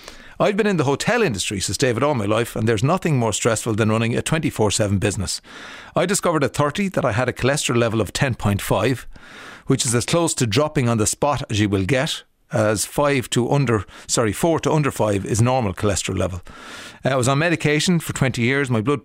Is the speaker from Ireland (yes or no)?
yes; Leinster, Ireland; because I'm from Kildare